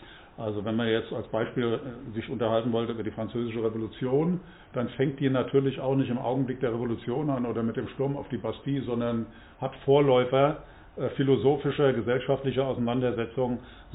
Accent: Wiesbaden, Hesse, Germany; bin aus Wiesbaden, Rhein-Main-Gebiet

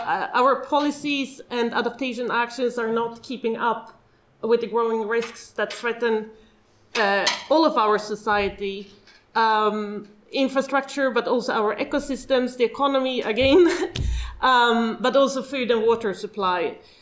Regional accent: Sweden; I realized in my 20s that I'm actually from the Arctic, because we're within the Arctic Circle.

